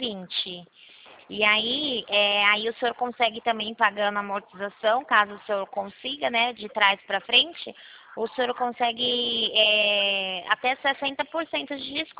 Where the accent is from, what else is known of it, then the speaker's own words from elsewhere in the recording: Campinas, São Paulo, Brazil; Eu sou aqui de Campinas, em São Paulo.